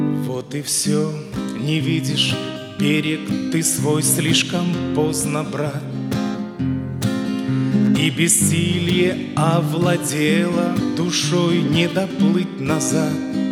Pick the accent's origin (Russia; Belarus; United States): Belarus; Я из Белоруссии